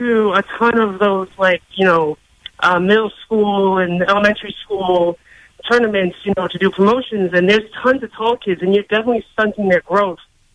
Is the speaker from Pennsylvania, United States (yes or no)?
no; Boston, Massachusetts, United States; also born or lived in Canada; I'm from the Boston. We moved up there and started this team.